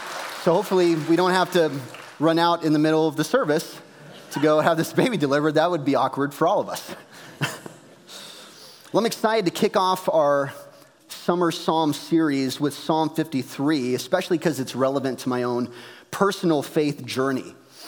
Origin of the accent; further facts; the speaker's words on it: United States; as a kid growing up in the American suburbs, I had so many reasons to be angry at society.